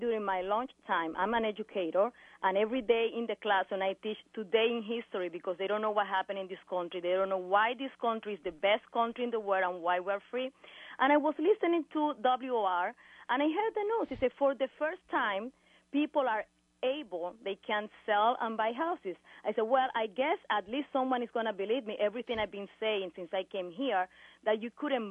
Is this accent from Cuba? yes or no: yes; Guantánamo, Cuba; English is a second language; I'm from the Guantanamo area, Guantanamo Bay